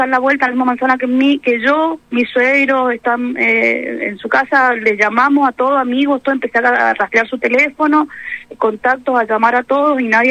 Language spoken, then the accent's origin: Spanish; Las Heras, Argentina; somos de Las Heras.